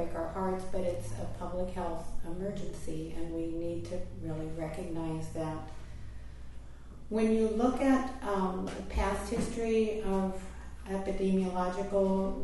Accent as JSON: {"language": "English", "region": "West Virginia", "country": "United States", "said": "And I came from West Virginia originally, where the exploitation of people to take coal out of the ground is horrendous."}